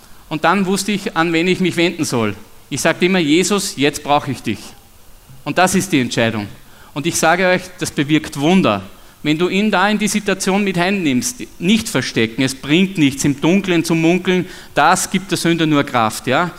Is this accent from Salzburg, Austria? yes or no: no; Burgenland, Austria; das war bei uns im Burgenland in Österreich.